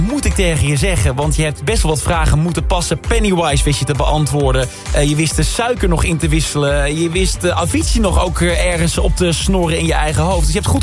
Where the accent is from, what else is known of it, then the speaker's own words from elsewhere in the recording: Netherlands; Want wij zijn natuurlijk als Nederlanders zijn wij zo ontzettend geïnteresseerd in de interieurs van anderen.